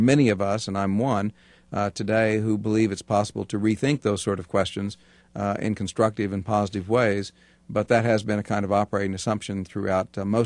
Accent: Tulsa, Oklahoma, United States; born there

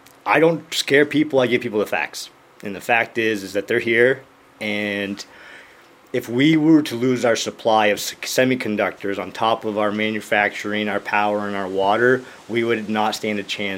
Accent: Berkshire, Vermont, United States; I grew up in Berkshire, Vermont. My town doesn't have a high school.

